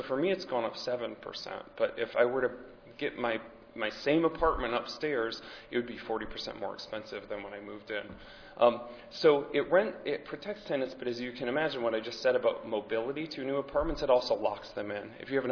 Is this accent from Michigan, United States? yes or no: yes; Michigan, United States; I'm from Michigan myself, born and raised